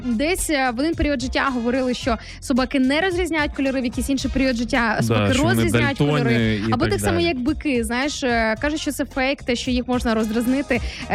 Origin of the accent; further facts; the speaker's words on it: Rivne Oblast, Ukraine; я виросла в Рівненській області, в такому регіоні, де болотиста місцевість